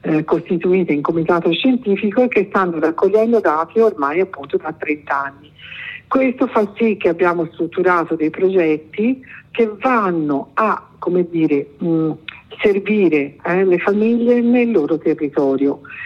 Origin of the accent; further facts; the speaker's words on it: San Casciano in Val di Pesa, Tuscany, Italy; perché io sono di San Casciano